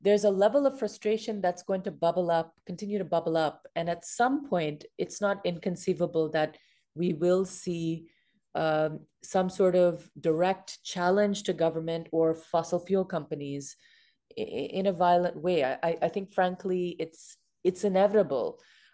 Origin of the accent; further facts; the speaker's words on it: Pakistan; I'm originally from Pakistan